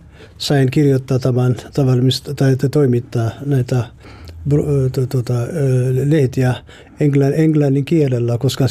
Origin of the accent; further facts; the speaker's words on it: Ethiopia; first language Amharic; Finnish is a second language; Etiopiassa Etiopian virallinen kieli on amharic.